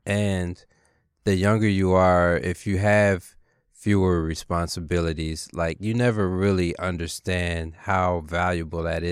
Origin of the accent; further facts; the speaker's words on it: Baltimore, Maryland, United States; Mark Copeland, who I grew up in Baltimore